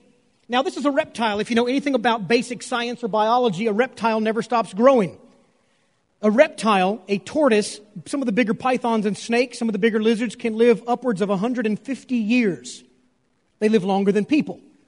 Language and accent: English; Louisiana, United States; I'm from Louisiana, and I go deer hunting all the time when I was there.